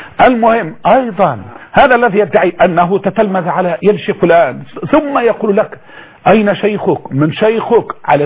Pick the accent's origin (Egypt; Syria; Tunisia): Egypt; بل هناك عندنا في مصر في بعض الأماكن التي همشت عمدا لسنوات كثيرة